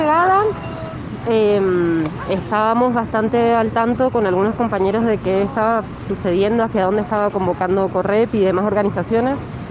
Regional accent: Godoy Cruz, Mendoza, Argentina; Soy de Godoy Cruz, nací en Godoy Cruz

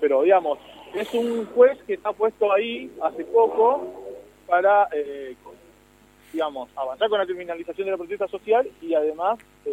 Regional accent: Santa Lucía, San Juan, Argentina; now in Trelew, Argentina; yo soy de Santa Lucía, radicado acá en Trelew.

